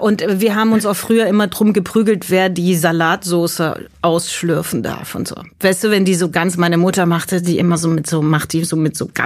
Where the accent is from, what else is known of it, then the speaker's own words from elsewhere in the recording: Bavaria, Germany; ich bin in Bayern aufgewachsen